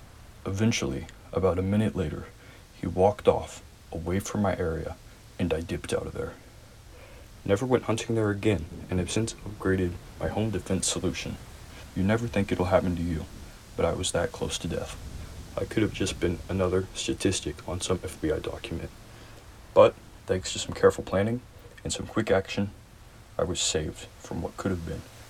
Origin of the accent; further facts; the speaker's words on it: Keno, Michigan, United States; happened about 2 years ago in my hometown of Keno, Michigan. It's a town very far north, and while the landscape to the east is very farm and flat